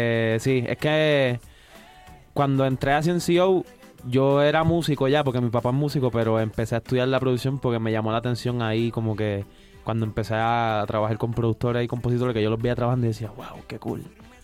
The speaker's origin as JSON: {"language": "Spanish", "country": "Puerto Rico", "tie": "born or raised there", "said": "Sí, yo me crié toda mi vida allí y bueno, de allí somos de Bayoneta, como decimos algunos."}